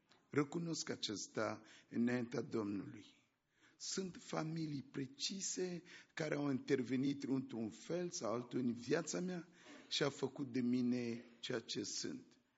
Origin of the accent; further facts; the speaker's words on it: Central African Republic; Romanian is a second language; sunt din Republica Centrafricană. E chiar în mijlocul Africii.